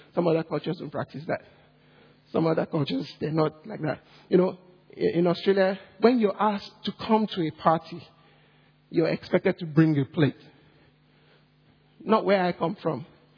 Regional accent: Nigeria; born there; also born or lived in Singapore; I'm a probably fifth culture kid, and I'll explain why. I was born in Nigeria.

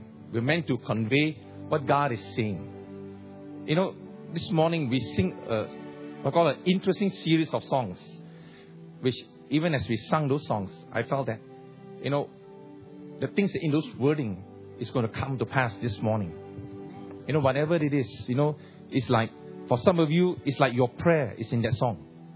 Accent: Ipoh, Perak, Malaysia; we are from Ipoh City in the state of Perak in Malaysia, West Malaysia that is. Okay. As you can see, we are Chinese.

